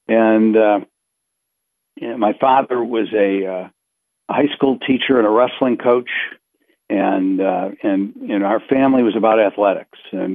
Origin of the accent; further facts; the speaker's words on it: Parma, Ohio, United States; also born or lived in Cleveland; I was born in Cleveland and down on West 77th, and then we moved to Parma. And I lived in Parma until I was in graduate school, really.